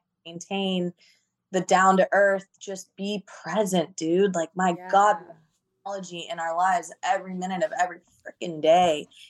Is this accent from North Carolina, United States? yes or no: no; Austin, Texas, United States; I was born and raised in Austin